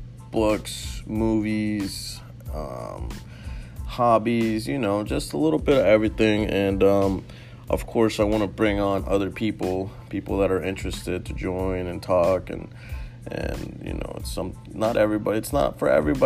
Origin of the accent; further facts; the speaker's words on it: Florida, United States; also born or lived in Texas; Florida. Been here my whole life, originally out of Texas, but been here since I was six, so it's been my hometown, high school, through everything.